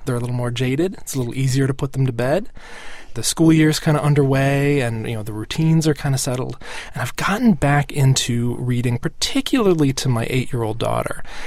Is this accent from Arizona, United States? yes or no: no; Madison, Wisconsin, United States; from Madison, Wisconsin, my hometown, I might say.